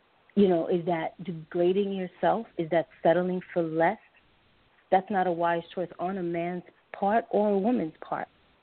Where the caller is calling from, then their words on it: Brooklyn, New York, United States; I'm in Brooklyn.